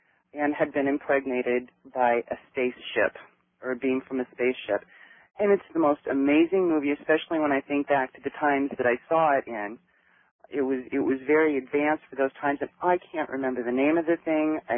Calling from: Denver, Colorado, United States; I'm calling from Denver

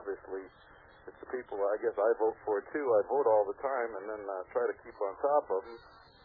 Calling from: Illinois, United States; Hi, I'm calling in from Illinois here, Bill

